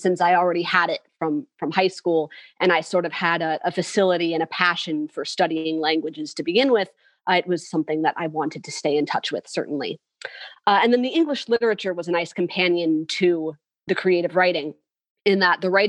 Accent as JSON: {"language": "English", "town": "New Britain", "region": "Connecticut", "country": "United States", "said": "I am from Connecticut originally, from Central Connecticut, New Britain specifically, which is right outside of Hartford, the capital."}